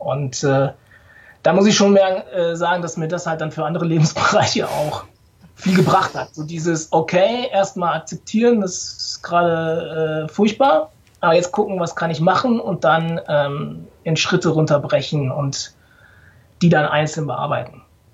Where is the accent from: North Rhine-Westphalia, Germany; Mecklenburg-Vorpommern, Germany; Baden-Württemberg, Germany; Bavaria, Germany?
North Rhine-Westphalia, Germany; born there